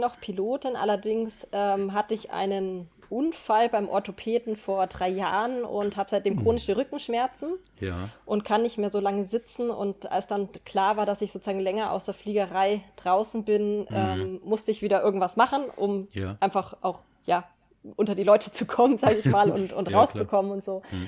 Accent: Munich, Bavaria, Germany; Ja, also ich bin in München geboren. Also ich bin ein Bayer sozusagen, ich kann auch ein bisschen bayerisch reden.

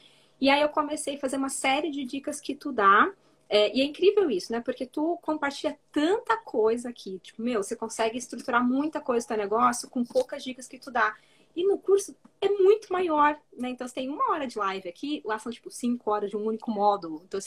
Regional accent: Curitiba, Paraná, Brazil; Então, eu sou de Curitiba.

